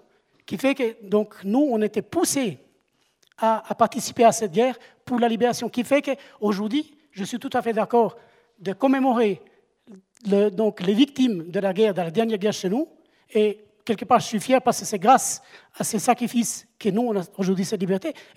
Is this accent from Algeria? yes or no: no; Kosovo; French is a second language; also born or lived in Sarajevo; je suis albanais, je viens du Kosovo.